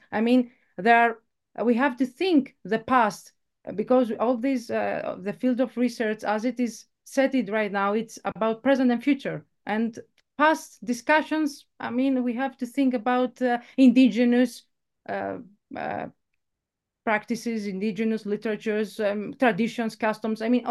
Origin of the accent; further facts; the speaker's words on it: Greece; English is a second language; because I'm from Greece